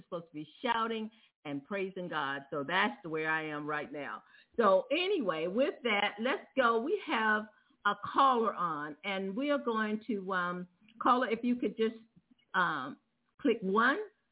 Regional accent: Lake City, South Carolina, United States; I was raised right there in Lake City, South Carolina, right up the street from you.

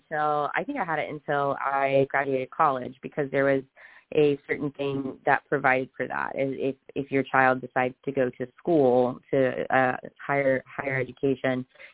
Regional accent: the South, United States; And I was raised in the South.

